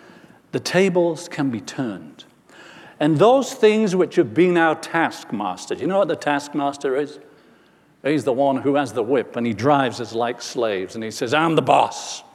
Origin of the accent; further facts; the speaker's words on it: York, Yorkshire and the Humber, United Kingdom; I was just a little kid working full-time in a butcher's shop in England, in my hometown of York.